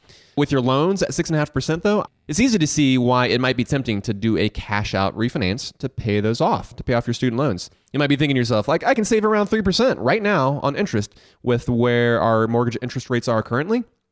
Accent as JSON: {"language": "English", "town": "Augusta", "region": "Georgia", "country": "United States", "tie": "born or raised there", "said": "So I grew up in Augusta, and I don't know if you've heard, but there are tons of golf courses in Augusta."}